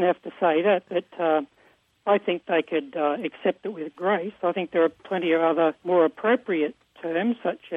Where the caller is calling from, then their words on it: Queensland, Australia; Oh, I'm calling from Queensland, Australia.